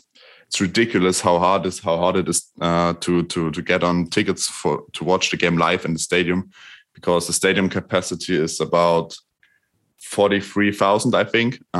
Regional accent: Erfurt, Thuringia, Germany; And even here from Erfurt, my hometown

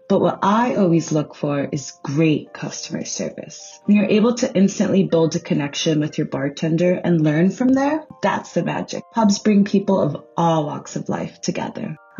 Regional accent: Los Angeles, California, United States; And I'm based out of my hometown in Highland Park.

